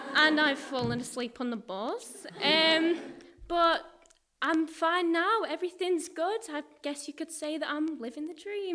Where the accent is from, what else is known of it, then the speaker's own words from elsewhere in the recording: Sheffield, Yorkshire and the Humber, United Kingdom; I'm from Sheffield